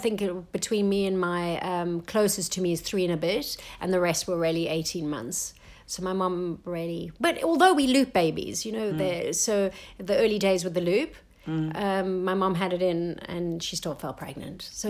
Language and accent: English; South Africa; growing up in South Africa is very special at the time.